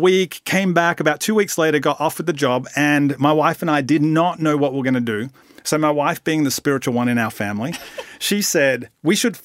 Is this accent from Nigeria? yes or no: no; Australia; now in Atlanta, United States; I'm actually from Australia, which when you think about it, Australia is the real South. So that's why I feel right at home here in Atlanta, Georgia.